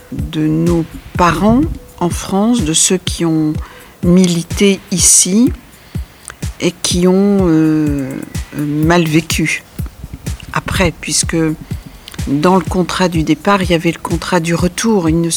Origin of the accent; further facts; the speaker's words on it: Algeria; je les ai bien impliquées en tant qu'Algérienne.